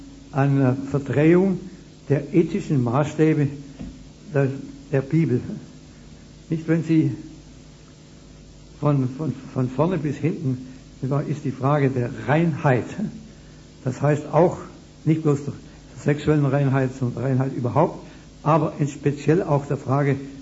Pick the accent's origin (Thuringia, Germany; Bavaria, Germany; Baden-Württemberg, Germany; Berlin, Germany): Baden-Württemberg, Germany; Ulm; Ich komme aus Ulm, nicht wahr